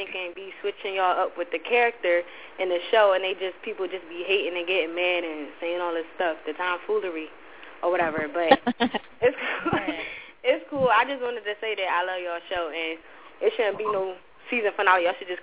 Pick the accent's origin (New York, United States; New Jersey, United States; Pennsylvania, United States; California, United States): Pennsylvania, United States; Philadelphia; I do have a Philly. I'm from Philly.